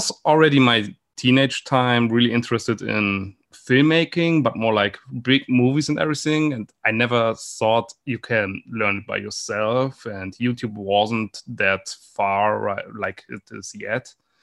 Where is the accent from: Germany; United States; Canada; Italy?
Germany; Munich, Bavaria; English is a second language; I'm from Munich. As mentioned, I'm 32 years old right now.